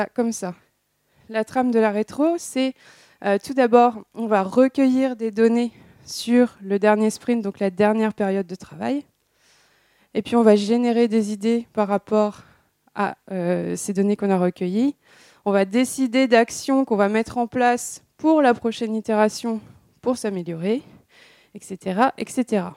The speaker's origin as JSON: {"language": "French", "town": "Nantes", "region": "Pays de la Loire", "country": "France", "said": "Donc, je viens de Nantes."}